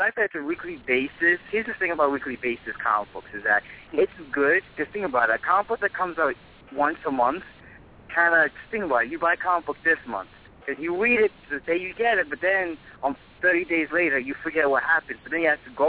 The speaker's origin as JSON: {"language": "English", "region": "New York", "country": "United States", "said": "I'm from New York."}